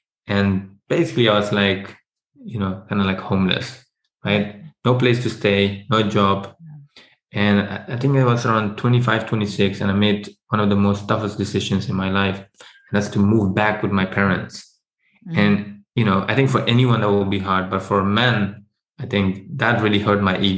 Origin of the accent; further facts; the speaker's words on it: Netherlands; now in London, United Kingdom; I grew up in the Netherlands and I moved to London because I wanted to change my environment